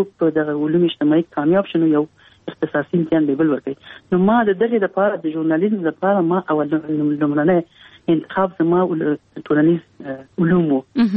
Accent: Kabul, Afghanistan; ما زه په کابل کې پیدا یم.

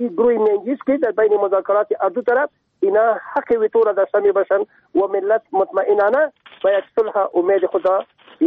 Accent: Afghanistan; به عنوان یک افغانی

